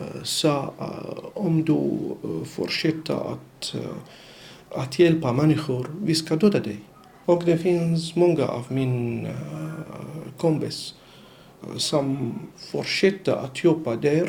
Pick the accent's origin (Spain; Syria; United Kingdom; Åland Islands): Syria; now in Sweden; Jag kommer från Syrien. Och jag studerar nu för att jobba som ögonläkare här i Sverige.